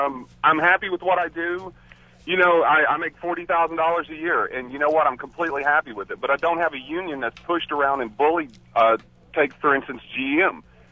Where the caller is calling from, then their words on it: West Palm Beach, Florida, United States; I'm calling from West Palm Beach.